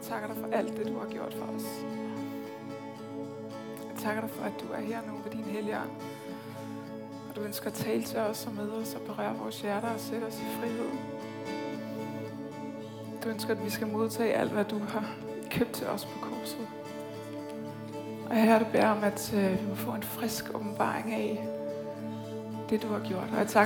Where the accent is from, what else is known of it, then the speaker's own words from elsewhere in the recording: Copenhagen, Capital Region of Denmark, Denmark; Og nu er det også bare helt vildt dejligt at være tilbage i København. Vi er totalt københavner